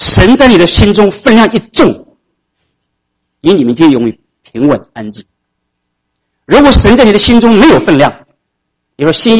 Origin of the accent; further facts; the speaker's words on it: China; now in United States; 我说我从中国过来的，中国人口很多。